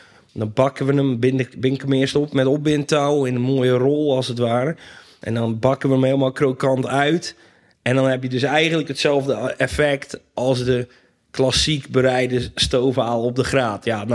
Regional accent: Volendam, North Holland, Netherlands; Nou, vast iets met paling, gok ik, als Volendammer zijnde.

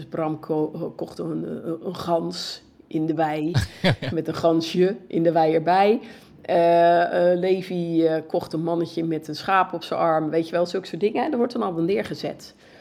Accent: Rijnsburg, South Holland, Netherlands; moved away; Ja, weet je, ik ben toch, kom uit Rijnsburg oorspronkelijk. Hè? Kan niemand natuurlijk horen in mijn accent.

